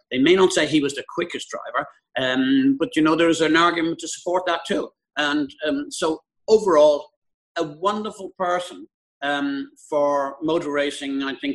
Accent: Dublin, Leinster, Ireland; I was growing up in Dublin.

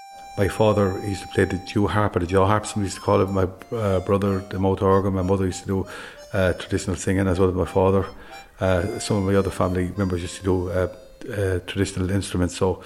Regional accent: Tuam, Connacht, Ireland; I'm from Tuam. I'm about the seventh generation of my family connected with the town of Tuam, if not more.

